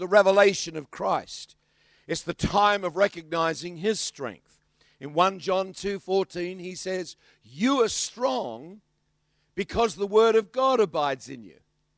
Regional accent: Australia; accent: Australian; He can hear my kangaroo accent. I said, "I'm from Australia."

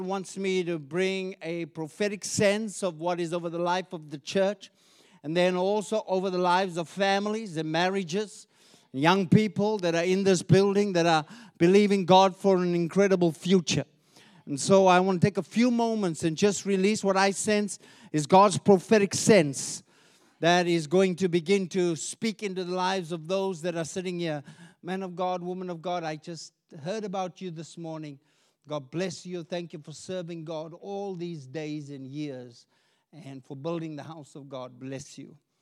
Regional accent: South Africa; now in Australia; I came over from South Africa

